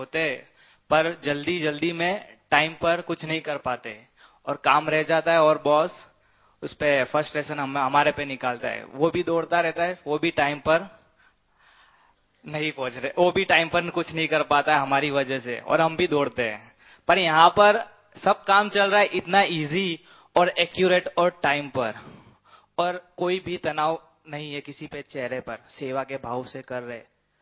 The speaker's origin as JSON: {"language": "Hindi", "town": "Ahmedabad", "region": "Gujarat", "country": "India", "said": "मैं अहमदाबाद से हूँ।"}